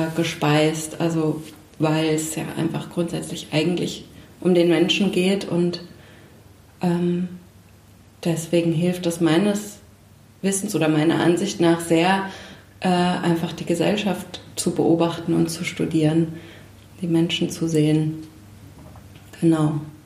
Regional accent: Dreieich-Buchschlag, Hesse, Germany; also born or lived in Frankfurt; Ich bin in Dreieich-Buchschlag aufgewachsen, groß geworden, beziehungsweise dann auch in Frankfurt.

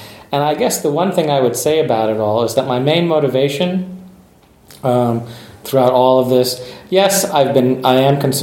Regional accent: United States; Originally I was an engineer in San Francisco. I'm American, working for an electric utility company.

